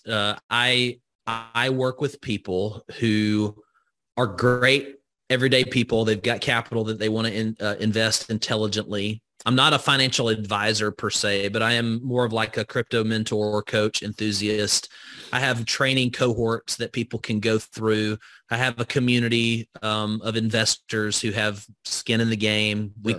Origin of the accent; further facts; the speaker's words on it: Alabama, United States; I grew up in Northwest Alabama, where we just say, y'all come on in and stay a while.